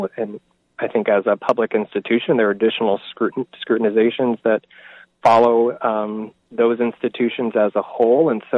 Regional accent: Pomeroy, Iowa, United States; Well, I grew up in Northwest Iowa on a farm in rural Iowa, outside of a town called Pomeroy, which is about 650 people or so.

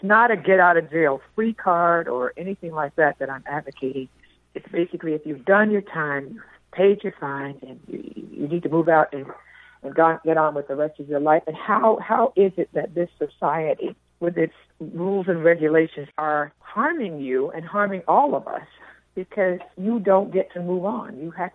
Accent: Washington, District of Columbia, United States; now in Iowa, United States; This is out on the East Coast, which is where I come from. I moved here from the Washington, D.C. area 16 years ago. So I'm not a native to Iowa.

